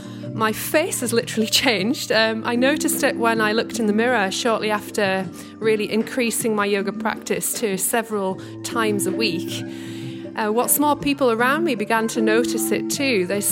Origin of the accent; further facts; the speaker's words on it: Weardale, North East England, United Kingdom; now in Tokyo, Japan; I moved from Weardale to Tokyo over 3 years ago now